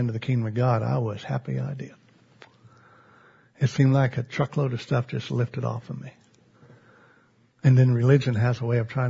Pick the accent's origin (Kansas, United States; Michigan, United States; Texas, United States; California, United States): Kansas, United States; Lakin; We grew up together in Lakin, Kansas